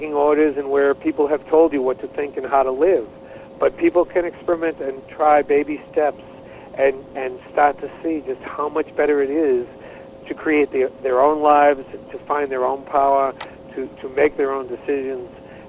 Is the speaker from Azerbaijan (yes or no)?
no; New England, United States; I knew I was raised in New England, and very clearly, New England prides itself in doing things a certain way.